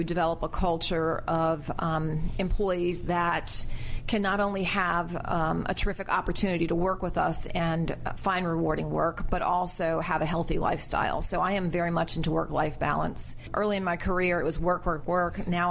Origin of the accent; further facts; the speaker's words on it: Bethesda, Maryland, United States; Bethesda, Maryland.